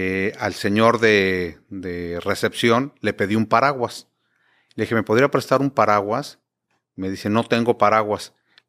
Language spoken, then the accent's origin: Spanish; Monterrey, Nuevo León, Mexico; also born or lived in Mexico City; Yo realmente nací en la Ciudad de México, pero me crié toda mi vida en Monterrey.